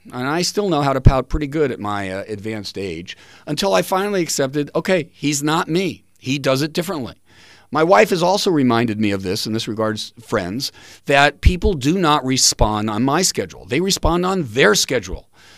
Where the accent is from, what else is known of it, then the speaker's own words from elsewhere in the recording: Los Angeles, California, United States; In my case, growing up in Los Angeles, it meant riding my bike into Hollywood and exploring used bookstores to see if I could find old comic books.